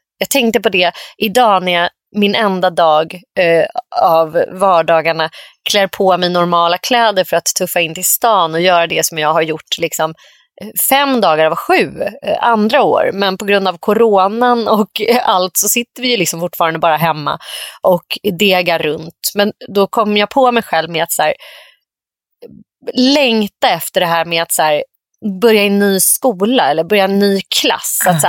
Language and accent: Swedish; Nacka, Stockholm County, Sweden; Saltsjöbo, där jag växte upp på Orminge, det var ju verkligen så här sosse, lite white trash place liksom.